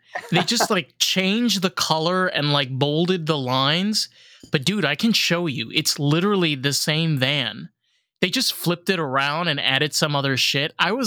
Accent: Rockland County, New York, United States; Well, I grew up in New York. I grew up in, I grew up on the other side of the Hudson. I grew up in Rockland County. I'm Sephardic. I'm Moroccan.

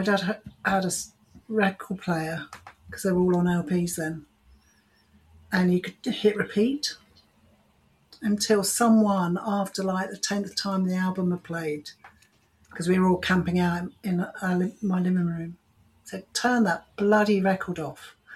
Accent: South West England, United Kingdom; I remember going into a record shop where I grew up in North Devon

